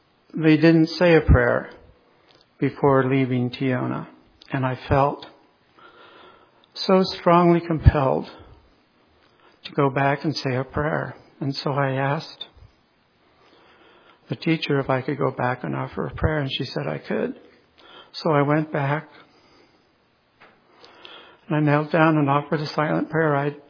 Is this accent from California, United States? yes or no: yes; Modesto, California, United States; born there; I was born in Modesto, California. I was baptized at the age of 8.